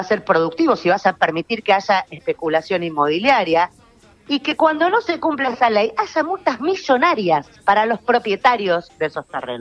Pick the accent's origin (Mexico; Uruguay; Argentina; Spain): Argentina; Rosario, Santa Fe; somos los rosarinos y las rosarinas.